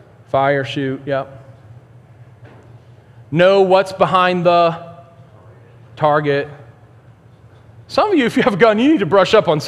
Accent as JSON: {"language": "English", "town": "Boston", "region": "Massachusetts", "country": "United States", "tie": "born or raised there", "said": "I grew up in Boston. I never had access to a gun. So, when I moved to God's country here in the South, I got myself a gun."}